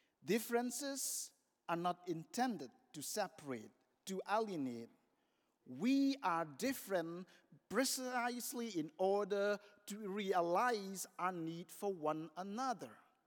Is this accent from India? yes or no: yes; India; the tradition where I grew up in India and the church where I grew up in India.